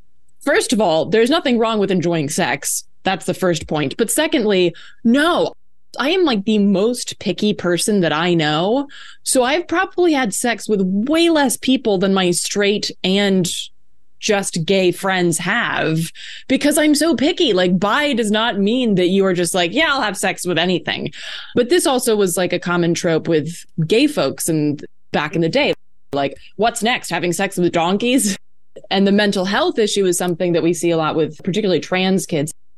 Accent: North Carolina, United States; I grew up in North Carolina, which is also very, very, very narrow.

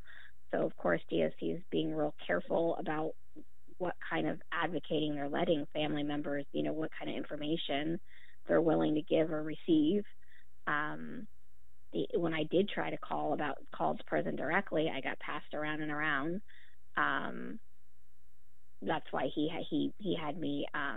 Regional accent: New Jersey, United States; I know that I'm from New Jersey

